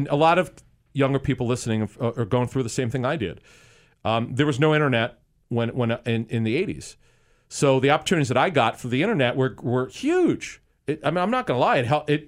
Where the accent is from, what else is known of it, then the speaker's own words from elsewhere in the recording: Philadelphia, Pennsylvania, United States; as a kid growing up in Philly, in the Philadelphia area